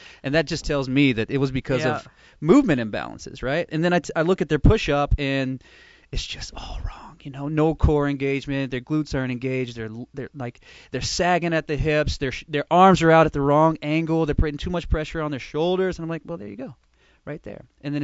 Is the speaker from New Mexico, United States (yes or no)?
no; Texas, United States; I'm from Texas, first of all.